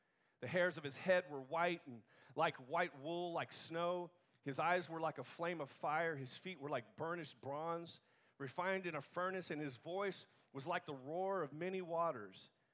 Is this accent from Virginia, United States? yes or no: yes; Virginia Beach, Virginia, United States; I go, we're just from Virginia Beach. I thought I'd take a stab.